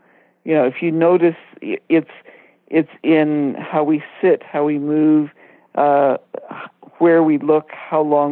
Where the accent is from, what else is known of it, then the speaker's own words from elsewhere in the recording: India; moved away as an adult; now in United States; I grew up mainly in India, and when I came back for college, you know, I was an American, but I really should have been treated as a foreign student because I was not familiar with American customs and stuff.